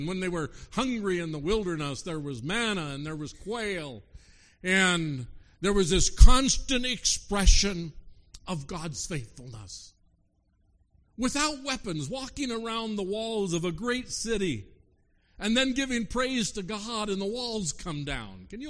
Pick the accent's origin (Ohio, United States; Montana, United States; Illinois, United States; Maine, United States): Montana, United States; My wife is from Missouri. I grew up in Montana.